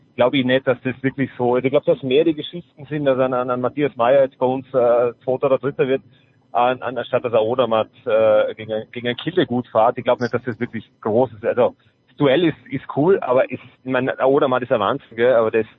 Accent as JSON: {"language": "German", "country": "Austria", "said": "wenn wir jetzt als Österreicher den Norweger zuschauen"}